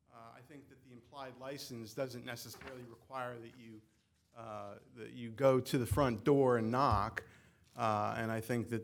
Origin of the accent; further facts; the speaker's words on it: Hollywood, Florida, United States; from Hollywood, Florida